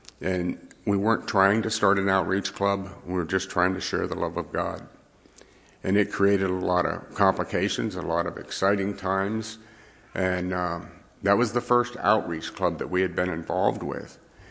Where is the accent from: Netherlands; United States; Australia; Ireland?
Ireland; So I'm Irish, so you're going to have to assume that I really didn't care what color it was